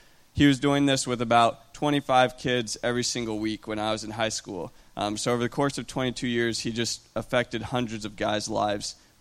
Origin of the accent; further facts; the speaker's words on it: Venezuela; also born or lived in Ecuador; which some of you know, some of you don't, but I grew up in Venezuela and Ecuador as a missionary kid.